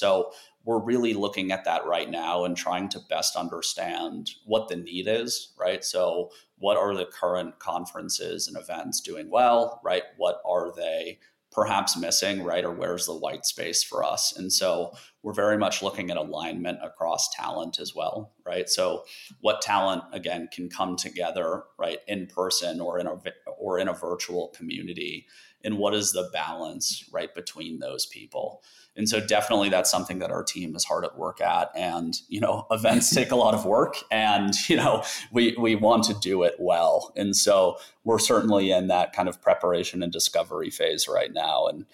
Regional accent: Colorado, United States; I'm from Colorado and growing up in the mountains, I certainly like the kind of modern mountain vibe, that will always be home for me.

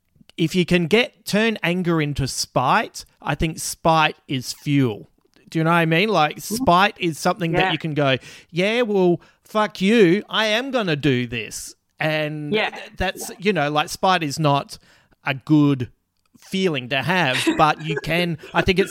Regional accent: Croydon, London, United Kingdom; it gave me a very a vivid picture of growing up in West Croydon on Bedford Street, where opposite was the Croydon High School

